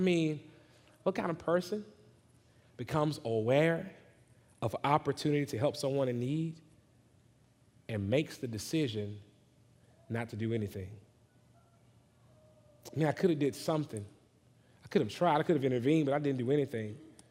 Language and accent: English; Lumberton, Mississippi, United States; So back where I'm from, Lumberton, Mississippi, my hometown, my stomping ground, you had to know how to fight.